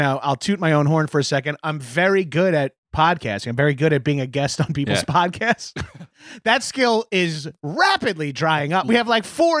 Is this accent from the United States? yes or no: yes; New York, United States; now in Los Angeles, United States; as a New Yorker turned Angeleno.